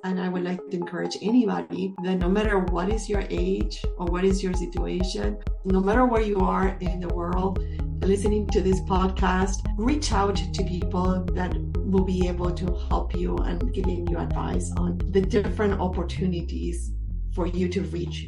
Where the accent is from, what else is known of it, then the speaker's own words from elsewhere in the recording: Buenos Aires, Argentina; Yes, I was born and raised in Buenos Aires to a very humble family.